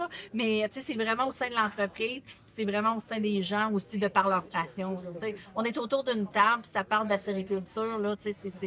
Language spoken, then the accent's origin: French; Île-aux-Grues, Quebec, Canada; Moi, je viens de l'Île-aux-Grues, qui est une petite île dans le milieu du Saint-Laurent.